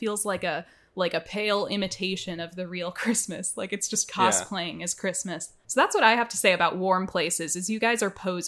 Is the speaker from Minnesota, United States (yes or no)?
yes; Minnesota, United States; especially as a Minnesotan